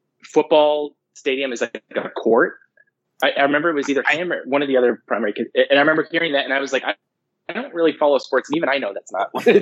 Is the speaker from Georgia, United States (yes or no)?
no; Livermore, California, United States; Yeah, I grew up in Livermore.